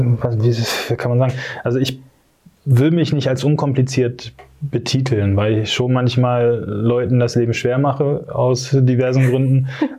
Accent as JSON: {"language": "German", "region": "North Rhine-Westphalia", "country": "Germany", "said": "Nein, ich komme aus dem Ruhrgebiet"}